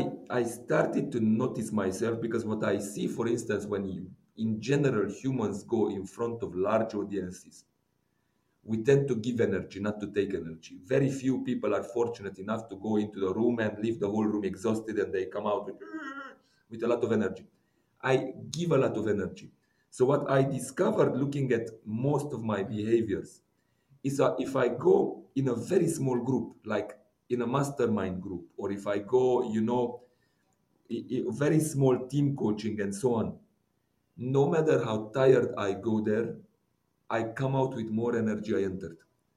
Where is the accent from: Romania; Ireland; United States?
Romania; first language Hungarian; English is a second language; in Romania, I'm from the Hungarian minority. So as I said, for me, it was very hard to learn Romanian.